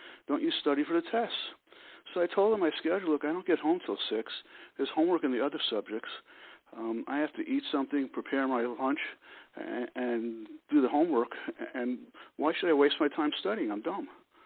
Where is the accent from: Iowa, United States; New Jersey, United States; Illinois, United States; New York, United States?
New York, United States; Brooklyn; So I grew up in Brooklyn, and my parents were Jewish, and they were European Jews who barely survived World War II.